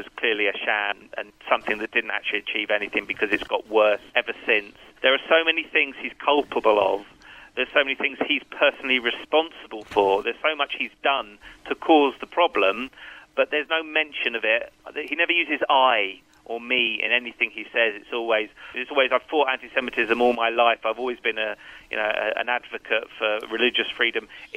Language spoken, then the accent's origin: English; United Kingdom; I hope one day that I, as a British Jew, will feel comfortable voting for Labour again.